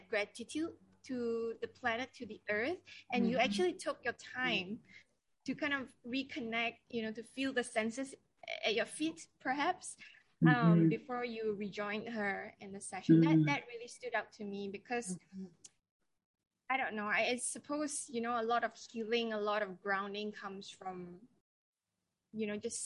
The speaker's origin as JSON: {"language": "English", "country": "Malaysia", "said": "I'm actually from Malaysia. It's Tuesday morning here."}